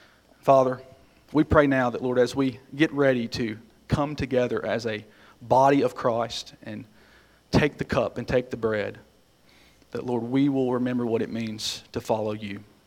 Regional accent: United States; I'm a fully embraced American, okay? I have a 55-inch TV in my bonus room. I am an American, I promise.

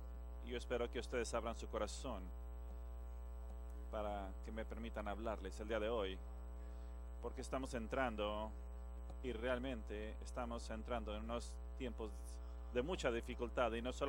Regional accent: Mississippi, United States; born there; acabamos de regresar de un viaje de Mississippi, que es el lugar donde yo nací. Allí nací yo.

